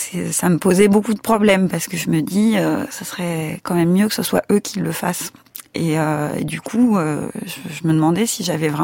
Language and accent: French; France; ma légitimité à faire ce film-là en tant que Française.